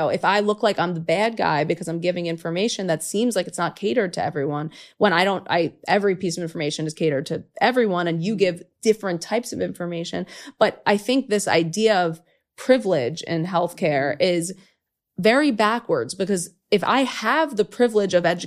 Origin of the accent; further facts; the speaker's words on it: New York City, New York, United States; I grew up in New York City.